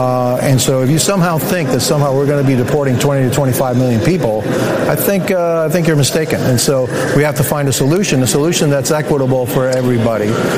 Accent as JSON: {"language": "English", "town": "Miami", "region": "Florida", "country": "United States", "said": "And look, I come from Miami. We have, it's 70% Hispanic."}